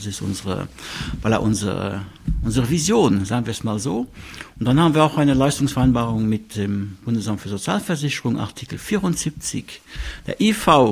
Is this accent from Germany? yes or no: no; Luxembourg; accent: Moselle Franconian; German is a second language; moved away as an adult; now in Switzerland; Ich komme aus Luxemburg, deshalb habe ich so einen moselfränkischen Akzent. Aber normalerweise versteht man mich gut. Ich bin in die Schweiz gekommen, um Heilpädagogik zu studieren.